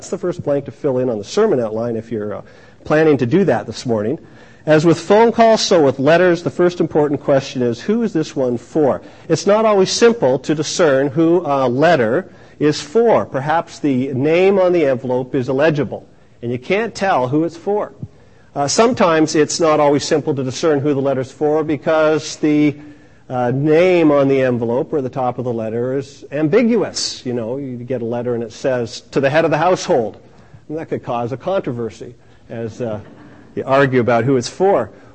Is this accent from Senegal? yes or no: no; Kingston, Ontario, Canada; born there; I have lived in Kingston three times in my life. I lived there in the 50s. I was born in Kingston, lived there for a couple of years.